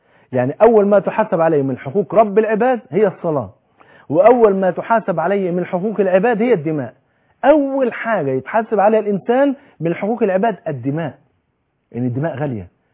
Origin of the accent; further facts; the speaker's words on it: Egypt; كلنا مصريين